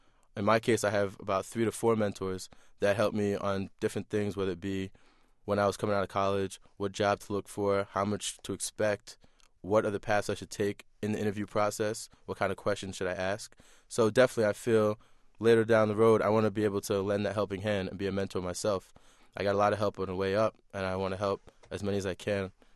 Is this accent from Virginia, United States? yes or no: no; Queens, New York, United States; also born or lived in Manchester, England; Well, I was born in Manchester, England. I came over in 1986. In Queens, I grew up around, I'd say, the middle-income neighborhood, black and Spanish neighborhood.